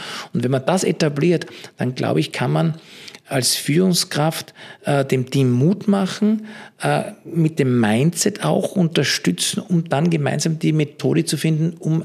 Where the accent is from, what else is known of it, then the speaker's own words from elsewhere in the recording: Austria; ich bin Österreicher